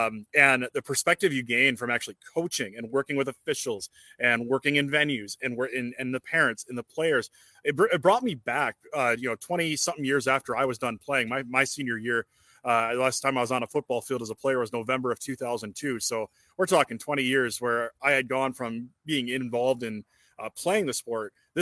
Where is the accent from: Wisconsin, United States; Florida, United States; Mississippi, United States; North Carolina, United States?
Wisconsin, United States; born or raised there